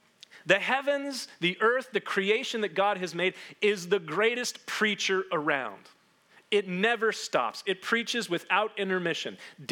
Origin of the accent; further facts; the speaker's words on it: United States; Now, I'm an American. That means I'm fluent in one language.